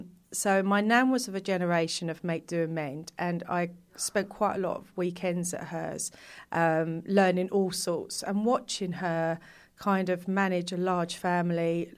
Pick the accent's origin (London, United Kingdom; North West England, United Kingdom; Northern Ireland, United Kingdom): London, United Kingdom; I grew up in East London.